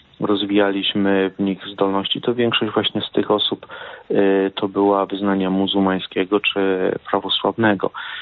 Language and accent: Polish; Słotowa, Lesser Poland, Poland; born there; Ja urodziłem się w Słotowej, to jest mała wioska w województwie tarnowskim